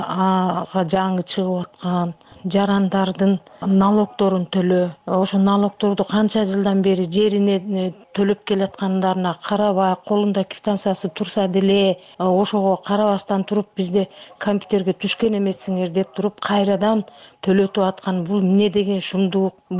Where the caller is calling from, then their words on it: Toktogul, Jalal-Abad Region, Kyrgyzstan; мен өзү Токтогулдан болом, өзүм пенсионер